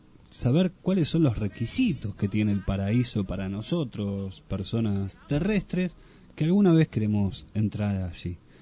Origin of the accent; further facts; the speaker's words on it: Río Negro, Argentina; de Río Negro. Quiero saber si puedo entrar al paraíso. Soy de Río Negro.